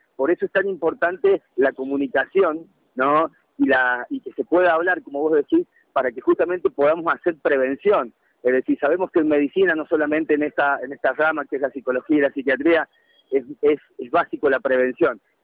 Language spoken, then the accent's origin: Spanish; Argentina; moved away; also born or lived in Barcelona, Spain; Yo cuando me fui de la Argentina, es lo que vos decís, no se hablaba básicamente de este tema